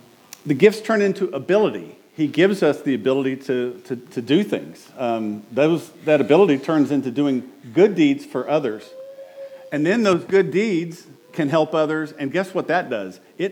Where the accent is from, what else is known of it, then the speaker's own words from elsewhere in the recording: Wichita, Kansas, United States; I grew up in Wichita, Kansas, Central Christian Church right downtown was the church I grew up in.